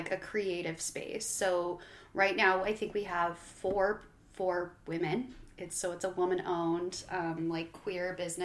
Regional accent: Idaho, United States; I'm an Idaho native. I was born in St. Luke's downtown.

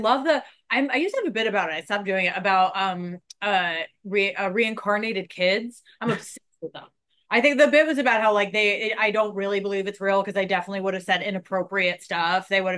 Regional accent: Woodstock, New York, United States; I'm from Woodstock. So because I got so much of that shit growing up

